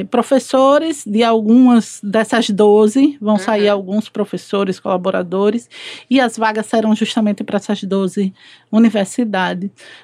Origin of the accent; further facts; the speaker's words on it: Sergipe, Brazil; E aí, em algum momento, eu fui para a minha terra, né? A gente sente... O nordestino, ele sempre saudade de casa no meio de junho.